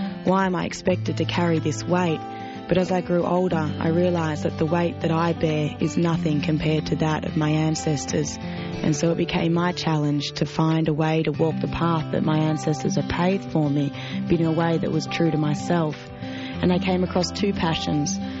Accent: Melbourne, Victoria, Australia; I'm a Yorta Yorta Wiradjuri woman born and raised in Melbourne on the land of the Kulin Nation. I come from a large, proud Aboriginal family that's played a significant part in shaping Victoria's political landscape.

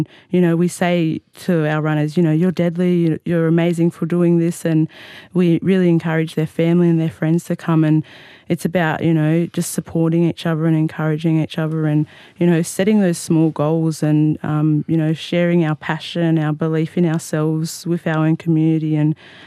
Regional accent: Wudumbong, New South Wales, Australia; I'm a Githubul woman from Wudumbong in northern New South Wales. I'm from a family of 5, and my mother is from Wudumbong, so that's her country. And, you know, I'm really proud. You know, I was born and bred there, did all my schooling and everything

